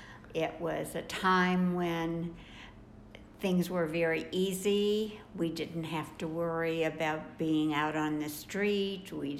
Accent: St. Louis, Missouri, United States; I grew up in St. Louis, Missouri. I had a good childhood.

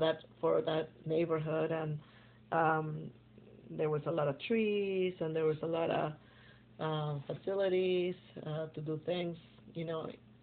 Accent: Guadalajara, Jalisco, Mexico; Well, I was born in Guadalajara, that is a big city. And I lived in suburbs of Guadalajara all my life.

